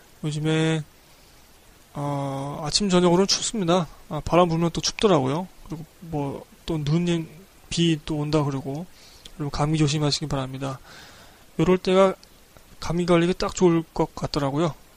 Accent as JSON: {"language": "Korean", "country": "South Korea", "said": "한국인으로서는 이해하지 못하는 그런 요소들도 있었고"}